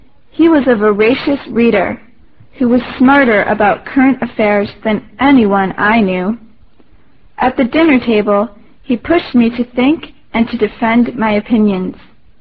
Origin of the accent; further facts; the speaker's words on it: Childress, Texas, United States; I grew up in Childress, Texas, a town of nearly 8,000, where Dad had a farm machinery business.